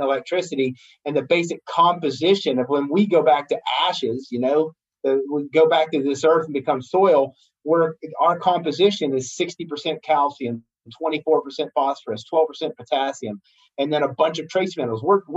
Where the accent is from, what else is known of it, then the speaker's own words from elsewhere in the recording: West Virginia, United States; I grew up in West Virginia. I went to West Virginia University, got my pharmacy degree.